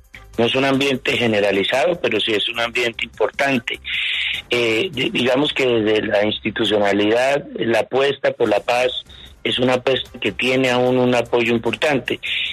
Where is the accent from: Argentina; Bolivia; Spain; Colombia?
Colombia; es muy importante que nos sumemos todos como colombianos para rechazar este hecho